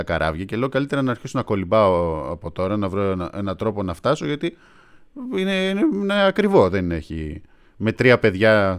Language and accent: Greek; Greece; εγώ σαν Έλληνας θα βρω καλές τιμές στην Κρήτη